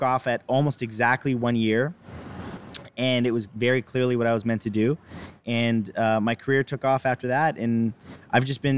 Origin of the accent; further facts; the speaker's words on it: Canada; I'm Canadian, I'm bald, and I'm a YouTuber.